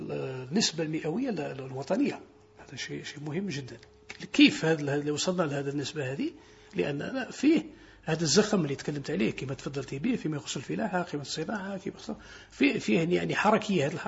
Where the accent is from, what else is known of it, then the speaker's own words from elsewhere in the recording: Algeria; نقول فقط أن لازم علينا كلنا نقطة أمل كجزائريين نأمنوا بلادنا